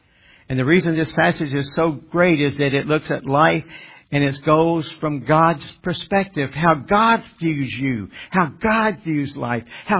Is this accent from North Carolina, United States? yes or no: yes; North Carolina, United States; coming through my hometown in North Carolina after he had died in Georgia.